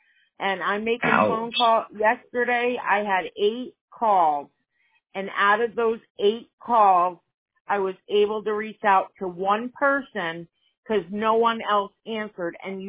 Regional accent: Pennsylvania, United States; Well, when we lived up north, because we're from the Poconos, it's a small town

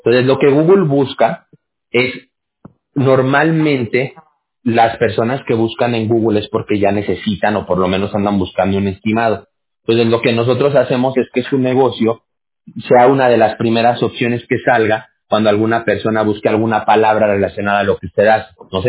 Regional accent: Mexico; ahí en México, de donde yo soy

